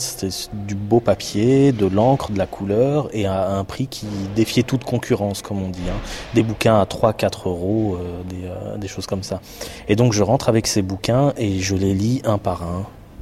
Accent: France; now in Brussels, Belgium; j'ai 33 ans, je suis français résident à Bruxelles

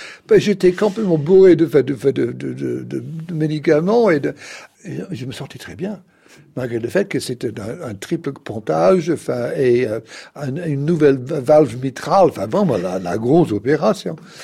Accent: France; je suis en Autriche, et je suis français, et j'habite Paris

